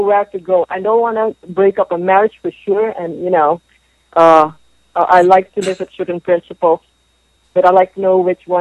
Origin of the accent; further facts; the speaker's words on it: Florida, United States; Anyone from Florida? I'm from Florida.